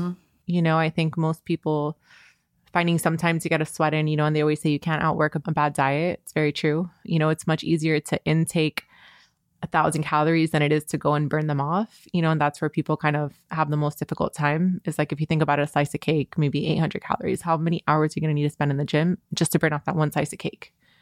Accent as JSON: {"language": "English", "town": "Miami", "region": "Florida", "country": "United States", "tie": "born or raised there", "said": "Amazing. Born and raised in Miami."}